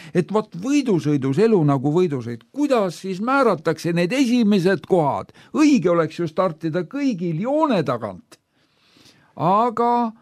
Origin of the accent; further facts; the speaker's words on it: Tallinn, Harju County, Estonia; Lapsena, kui ma kasvasin ju Pirita ringraja ääres